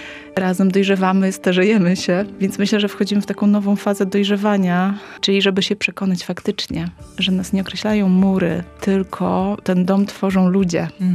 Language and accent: Polish; central Poland, Poland; pochodzę z centralnej Polski